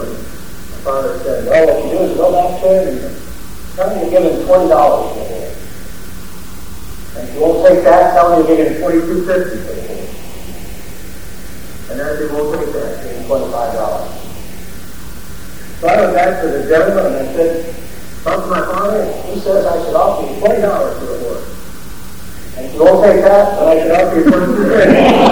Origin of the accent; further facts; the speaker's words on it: Georgetown, Ohio, United States; also born or lived in Point Pleasant, Ohio; I was born in Point Pleasant, Ohio, April 27, 1922. I was about, the town was about two stone throws from the Ohio River. But my family moved to Georgetown, Ohio, shortly after I was born.